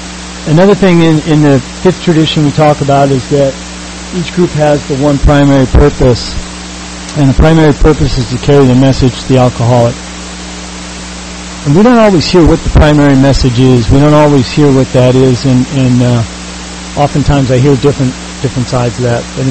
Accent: Ocean Beach, United States; I grew up here in Ocean Beach. I grew up in the Ocean Beach area in the 1970s.

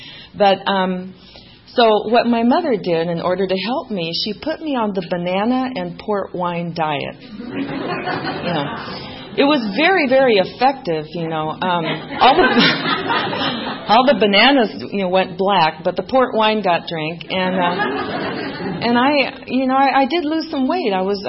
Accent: Mexico; also born or lived in Netherlands; I was born in Holland and I was raised in Mexico. And so I was the only little Dutch Mexican on the block.

